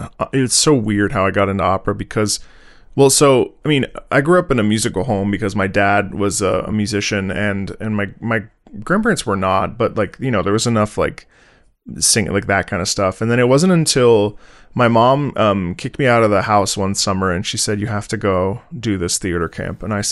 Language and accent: English; United States; I grew up in the United States, but my family is originally from Italy.